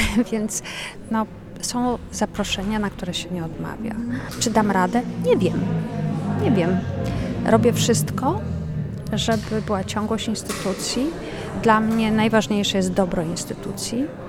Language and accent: Polish; Wrocław, Lower Silesian Voivodeship, Poland; Dodatkowo obydwoje jesteśmy z Wrocławia